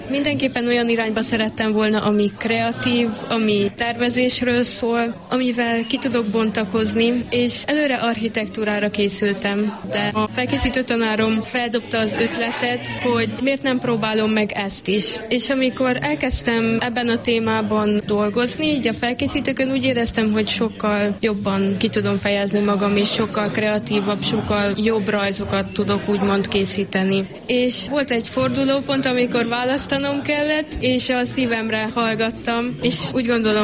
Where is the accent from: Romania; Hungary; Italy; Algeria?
Romania; Targu Secuiesc, Covasna; Az egyik a szülővárosomból van, Kézdivásárhelyről.